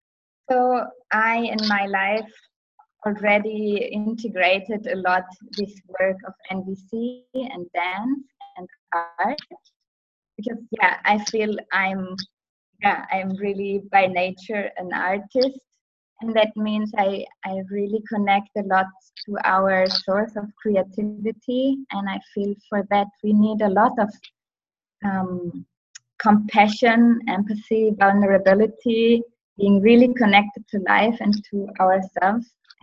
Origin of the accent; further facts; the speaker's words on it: Germany; now in Vienna, Austria; I'm coming from Germany, actually, living in Vienna now.